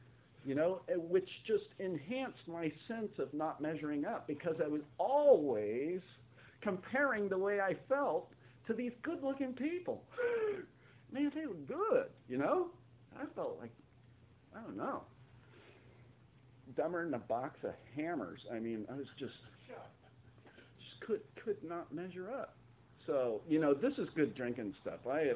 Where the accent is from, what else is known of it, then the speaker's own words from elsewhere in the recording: Melbourne, United States; I was born and raised in Melbourne, right over here. 80, 90 miles this way